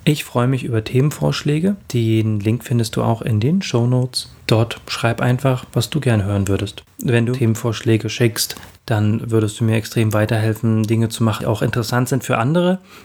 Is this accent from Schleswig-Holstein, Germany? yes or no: no; Brandenburg, Germany; wie ich mir das ehrlicherweise aus meiner Heimat schwierig vorstellen kann. Brandenburg ist ganz schön